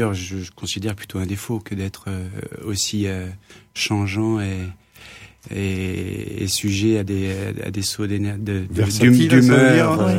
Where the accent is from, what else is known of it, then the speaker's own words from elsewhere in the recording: Nouvelle-Aquitaine, France; je suis né là-bas il y a 44 ans et j'ai grandi dans un milieu, tout comme ici, dans un milieu rural et dans une famille d'agriculteurs.